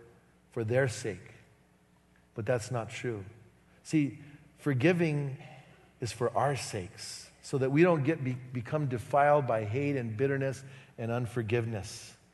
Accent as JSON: {"language": "English", "town": "Bernalillo", "region": "New Mexico", "country": "United States", "tie": "born or raised there", "said": "And I remember one time I was in my hometown, Bernalillo"}